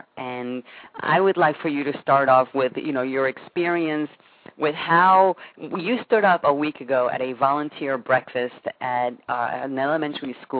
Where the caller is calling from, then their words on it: West Palm Beach, Florida, United States; I am your host for this show, and I come to you live from West Palm Beach, Florida.